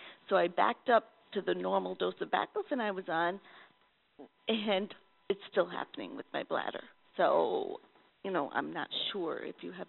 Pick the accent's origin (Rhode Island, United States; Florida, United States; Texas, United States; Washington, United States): Rhode Island, United States; Rhode Island.